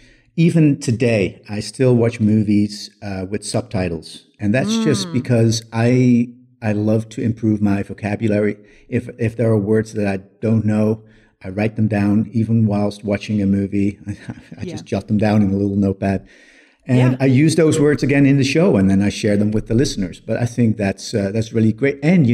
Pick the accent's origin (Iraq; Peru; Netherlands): Netherlands; English is a second language; now in Cape Town, South Africa; So I grew up in the Netherlands. And in 2005, I emigrated to South Africa, Cape Town, South Africa. And there I found myself in an environment that was completely English. And English is my second language.